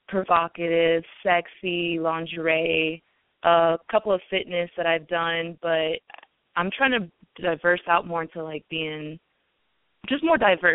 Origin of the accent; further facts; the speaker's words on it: Las Vegas, Nevada, United States; I'm from Las Vegas, grew up, born and raised, and I was living at home with my mom